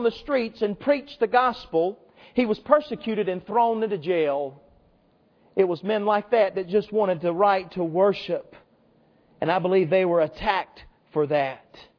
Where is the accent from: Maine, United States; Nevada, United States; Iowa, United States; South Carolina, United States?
South Carolina, United States; Greenwood; born there; it just so happens that 37 years ago today, I was born in Greenwood, South Carolina.